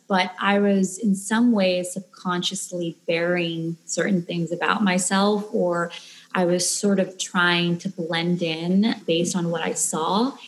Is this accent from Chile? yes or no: yes; Chile; English is a second language; by essence, I'm Latina because I grew up in Chile